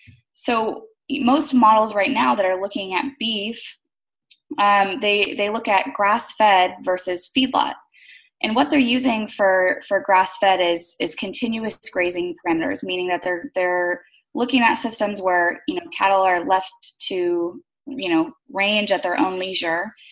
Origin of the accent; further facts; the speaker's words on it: Georgia, United States; And, you know, I came from Georgia. It's where I grew up. I graduated from Georgia College with degrees in biology and economics.